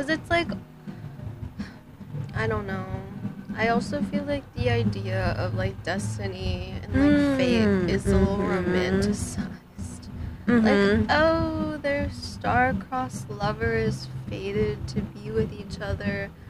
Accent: United States; Yeah, I think especially as an American, it's, like, that's, like, the culture

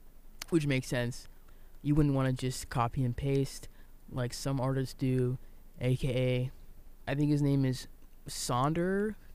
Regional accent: United States; You know, I'm American, okay?

